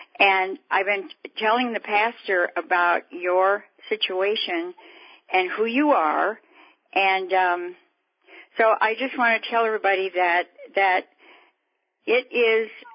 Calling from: Fairfield, Iowa, United States; I'm calling from Fairfield, Iowa.

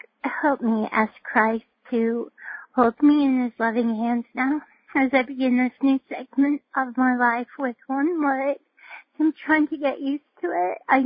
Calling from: Richmond, Virginia, United States; I'm calling from Richmond, Virginia.

